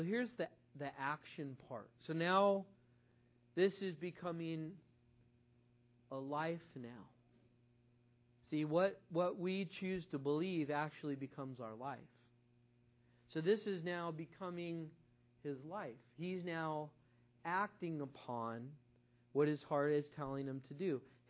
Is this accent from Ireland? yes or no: yes; Ireland; Well, I'm Irish, so that's what I do.